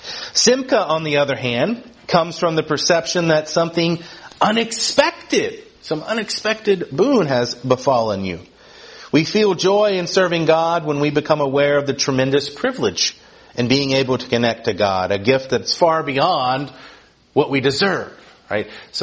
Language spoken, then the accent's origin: English; Murray, Kentucky, United States; I was going to be able to say, hi, I'm so and so, I'm from Murray, Kentucky, where are you from?